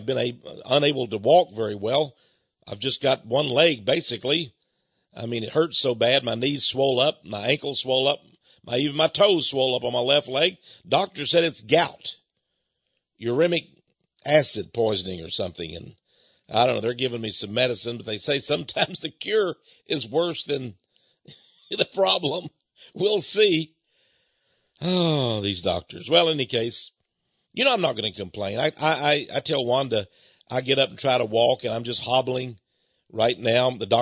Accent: Texas, United States; I come from East Texas. We wrestle alligators down there. That's right. We've got water moccasins to fend off the alligators down in East Texas, down in the swamp land and everything.

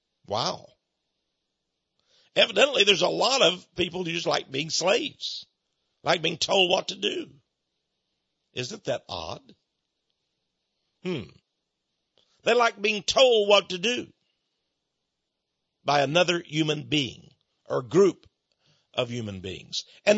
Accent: Texas, United States; accent: Texas; But really, excuse my Texas accent, they ain't got nothing.

